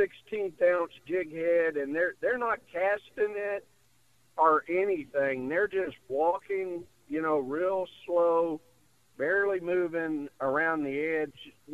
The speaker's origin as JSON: {"language": "English", "region": "Louisiana", "country": "United States", "tie": "born or raised there", "said": "Oh, yeah, man. I grew up in South Louisiana, you know."}